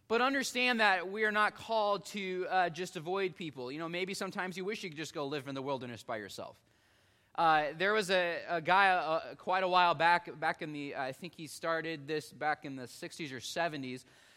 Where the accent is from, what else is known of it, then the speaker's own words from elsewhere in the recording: Illinois, United States; it is definitely much different than what I grew up doing in Illinois